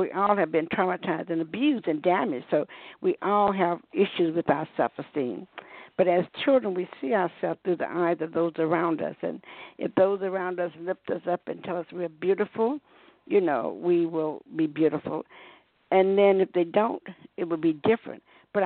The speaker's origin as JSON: {"language": "English", "region": "the South", "country": "United States", "tie": "born or raised there", "said": "I grew up in the South, and because of all the discrimination and racism there"}